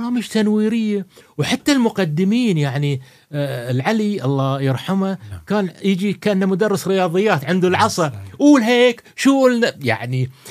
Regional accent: Qatar; إحنا عندنا في قطر الآن

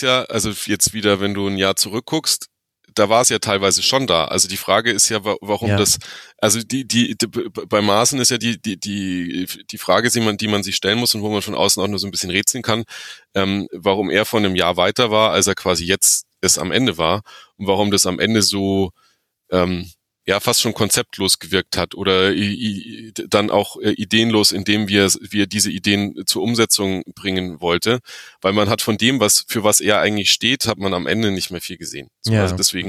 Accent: Augsburg, Bavaria, Germany

